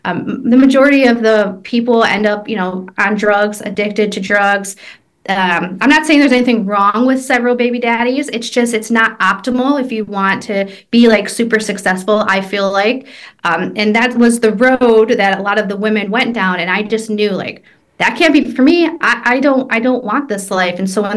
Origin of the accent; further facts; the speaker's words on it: Michigan, United States; I'm from Michigan, which is, you know, the mitten. I'm 37 years old